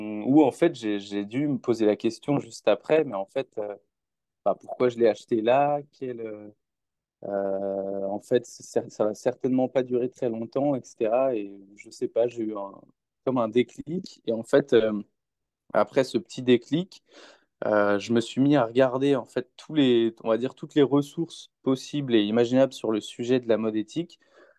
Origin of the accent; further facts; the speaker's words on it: Rennes, Brittany, France; now in Lyon, France; moi j'ai 31 ans, je suis originaire de Rennes, mais je vis sur Lyon là, depuis à peu près 2 ans, super ville.